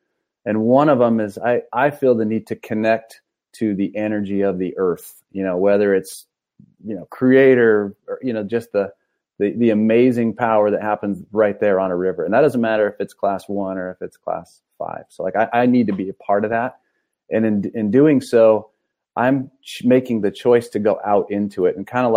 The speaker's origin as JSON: {"language": "English", "town": "Eugene", "region": "Oregon", "country": "United States", "said": "Hey, man. … I'm from Eugene."}